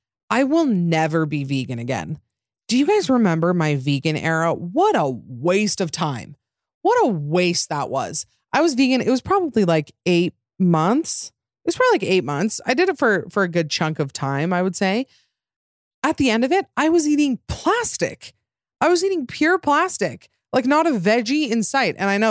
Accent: Utah, United States; accent: Utah; Wow, my Utah accent came out there.

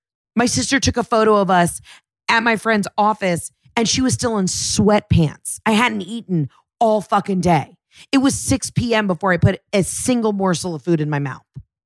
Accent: New Hampshire, United States; now in Greenville, United States; calling you from Greenville, but you know I'm from New Hampshire.

